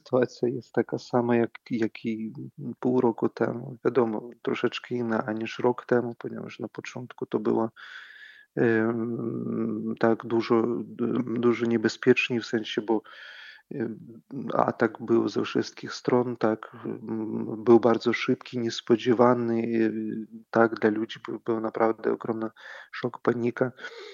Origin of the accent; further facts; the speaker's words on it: Ukraine; jako też człowiek, jako Ukrainiec spotkałem w tym czasie